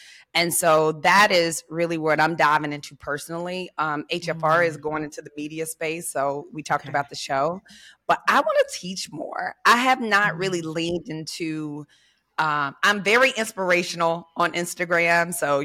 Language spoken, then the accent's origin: English; Memphis, Tennessee, United States; Yep. I'm from Memphis.